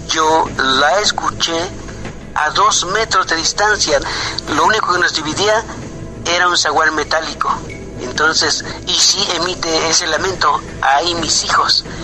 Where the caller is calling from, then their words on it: Puebla, Mexico; de Puebla.